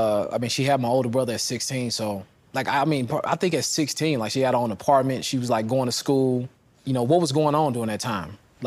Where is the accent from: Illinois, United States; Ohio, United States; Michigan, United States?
Illinois, United States; Chicago; I'm from Chicago. Chicago's one of the most racially segregated cities in America, if not the world, so I understand how it works.